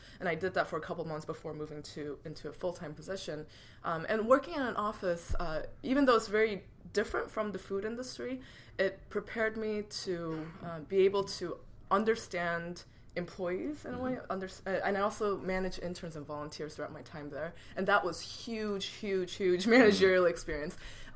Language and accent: English; United States; just because, you know, I am Korean American.